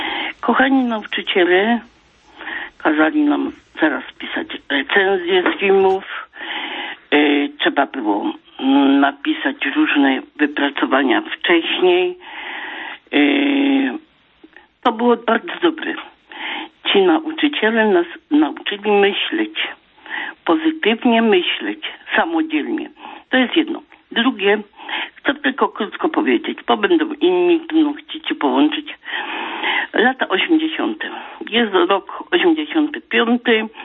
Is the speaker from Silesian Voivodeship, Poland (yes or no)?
yes; Silesian Voivodeship, Poland; born there; Ja się urodziłam w województwie Stalinogród.